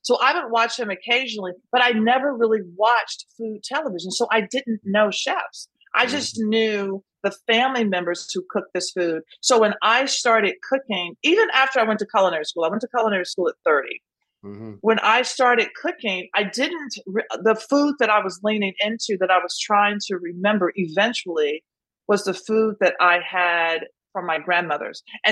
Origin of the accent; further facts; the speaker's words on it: Nashville, Tennessee, United States; So I grew up in Nashville. Just imagine the mid-60s. So I was born in 1964.